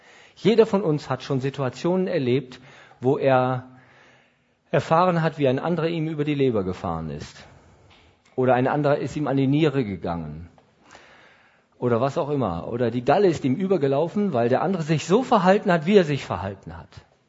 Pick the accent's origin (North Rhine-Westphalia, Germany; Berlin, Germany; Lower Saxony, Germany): Lower Saxony, Germany; Oder wie man in Norddeutschland sagt, wo ich herkomme, moin. Ich komme aus dem Emsland gebürtig, das liegt unterhalb von Ostfriesland. Deswegen sagt man bei uns nur Moin, aber in Ostfriesland sagt man dann doppelt Moin.